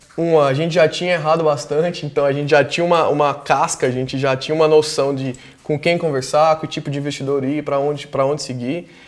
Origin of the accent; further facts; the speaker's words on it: Goiânia, Goiás, Brazil; now in São Paulo, Brazil; Eu sou de Goiânia, vim para São Paulo buscar fazer uma faculdade aqui.